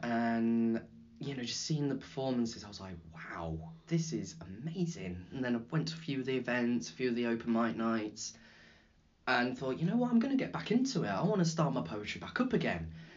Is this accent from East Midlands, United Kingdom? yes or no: yes; Leicester, East Midlands, United Kingdom; now in Worcester, United Kingdom; So I'm originally from Leicester, mm-hmm. and moved down to Worcester in 2017.